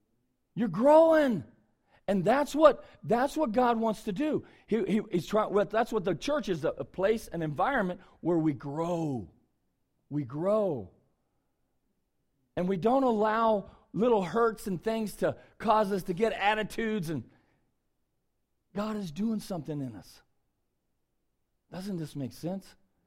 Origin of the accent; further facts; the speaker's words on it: Ohio, United States; We're from Ohio. We live in Ohio. Ohio's the corn state.